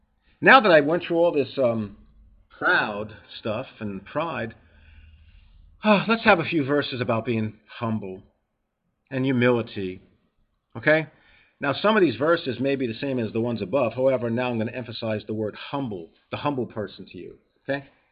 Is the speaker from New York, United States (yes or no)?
yes; New York, United States; accent: New York; I've heard that people don't like my accent. They don't like my New York sound.